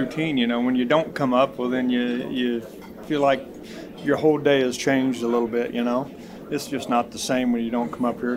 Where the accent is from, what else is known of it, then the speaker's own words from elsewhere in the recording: Pleasant Hill, United States; I'm from Pleasant Hill.